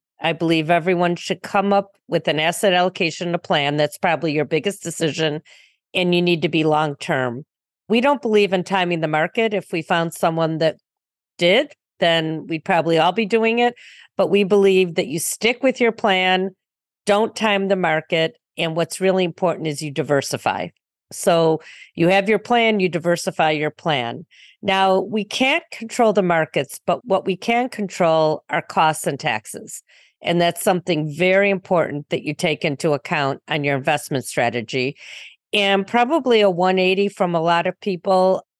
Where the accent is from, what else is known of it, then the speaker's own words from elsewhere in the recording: Highland Park, Illinois, United States; So I grew up in a north suburb in Highland Park.